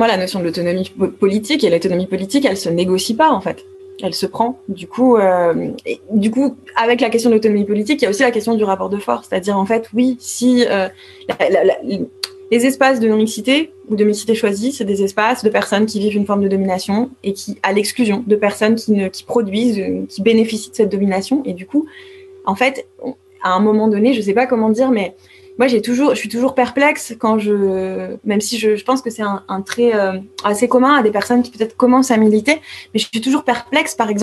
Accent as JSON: {"language": "French", "country": "France", "said": "comme si en France, il y avait pas, en tant que Française, il n'y avait pas plein d'autres endroits qui concernaient directement le colonialisme de la France."}